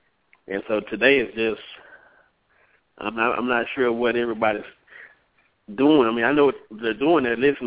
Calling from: Texas, United States; from Texas.

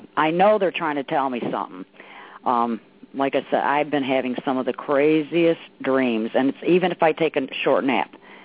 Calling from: Illinois, United States; I am in Illinois.

